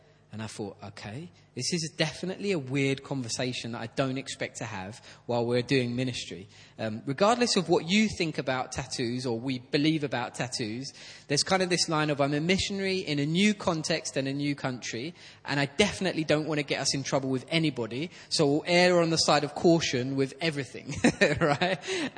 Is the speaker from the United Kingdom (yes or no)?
yes; London, United Kingdom; And I'm from East London, and if you've got a gold tooth, you've made it, okay?